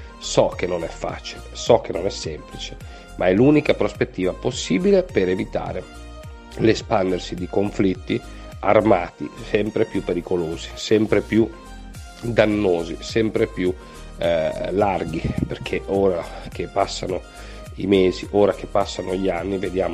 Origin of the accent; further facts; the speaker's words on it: Emilia-Romagna, Italy; le endemiche situazioni di fragilità della mia terra, essendo io romagnolo.